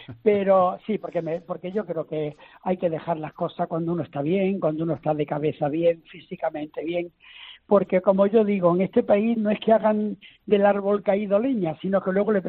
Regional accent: Galicia, Spain; Yo soy gallego

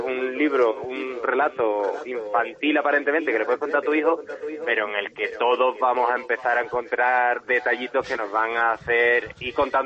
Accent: Seville, Andalusia, Spain; now in Madrid, Spain; yo aquí quieren que yo sea un madrileño que nació en Sevilla y yo sigo siendo un sevillano que vive en Madrid.

